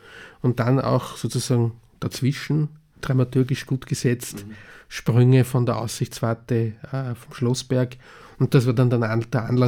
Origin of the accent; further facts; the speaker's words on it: Linz, Upper Austria, Austria; Nein, ich kann mich wirklich gut erinnern, als Bub in Linz, das war schrecklich zum Teil. Ich bin ja Uferaner